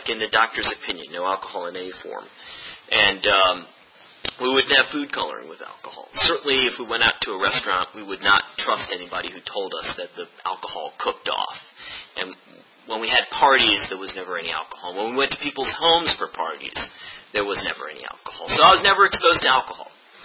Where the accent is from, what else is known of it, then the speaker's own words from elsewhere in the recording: Baltimore, Maryland, United States; born there; I was born in Baltimore, Maryland, to Muslim parents. And I was raised as a Muslim.